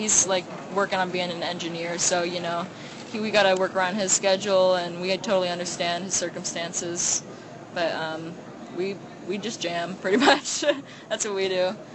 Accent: St. Petersburg, Florida, United States; We're from St. Pete, Florida. It's kind of like a little community, but, you know, it's got some great shit out there.

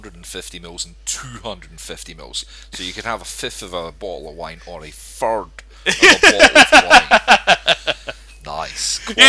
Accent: Scotland, United Kingdom; it's the same price, I'm Scottish, I'm going to buy that.

